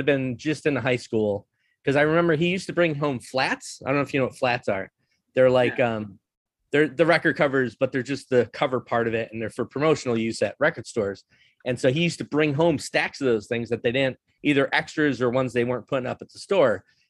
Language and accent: English; Scranton, Pennsylvania, United States; Yeah, I grew up in Scranton, PA.